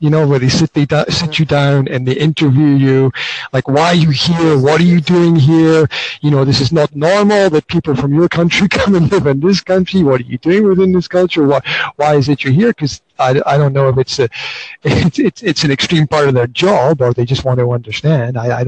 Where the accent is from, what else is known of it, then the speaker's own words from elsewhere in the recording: Scotland, United Kingdom; now in Slovakia; Now, my background is that I'm Scottish. I was brought up in Scotland, okay? Now, as a Scottish person living in Slovakia, I have lived here for 19 years.